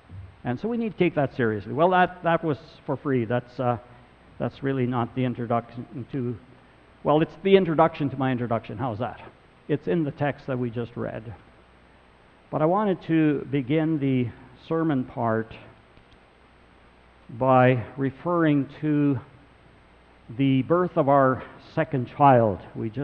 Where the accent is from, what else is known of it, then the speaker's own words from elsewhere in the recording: Canada; We're Canadian.